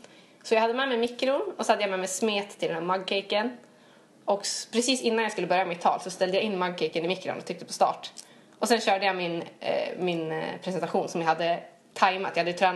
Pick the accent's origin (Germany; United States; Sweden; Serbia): Sweden; Norrland; Jag kommer från Norrland.